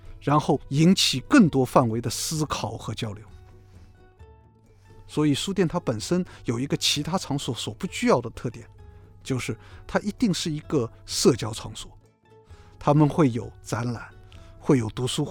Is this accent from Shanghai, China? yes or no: yes; Shanghai, China; 我作为一个上海人，感受到上海小吃的变化和变迁